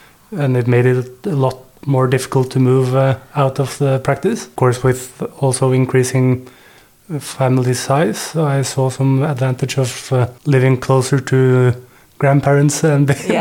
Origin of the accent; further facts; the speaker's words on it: Asker, Viken, Norway; English is a second language; Small place outside of Oslo, where I also live with my family.